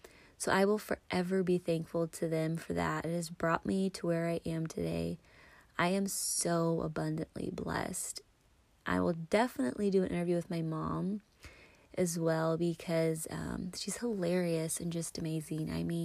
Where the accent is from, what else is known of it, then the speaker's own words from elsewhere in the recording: Hartford City, Indiana, United States; So we grew up in Hartford City, which is a little town in Indiana.